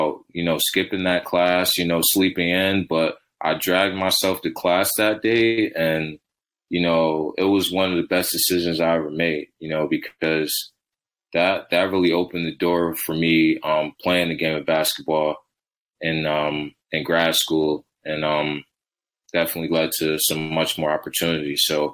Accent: Rochester, New York, United States; So I caught a flight from my hometown of Rochester to Cardiff University, which is located in Wales, United Kingdom.

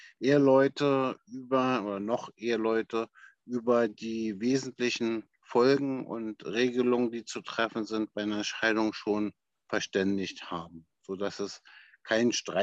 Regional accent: Berlin, Germany; ich lebe und liebe meine Heimatstadt hier in Berlin.

